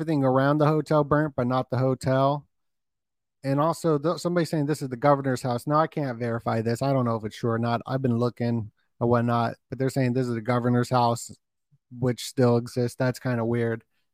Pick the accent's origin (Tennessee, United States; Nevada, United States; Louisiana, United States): Nevada, United States; Las Vegas; because I'm from Las Vegas too. So that story, just like this story, hits home for me.